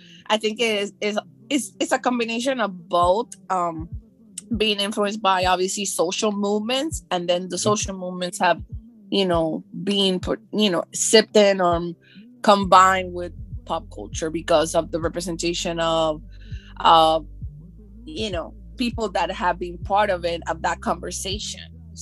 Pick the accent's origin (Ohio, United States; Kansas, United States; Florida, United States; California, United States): Florida, United States; Miami; or even myself, which my hometown is Miami, Florida, Dwayne Wade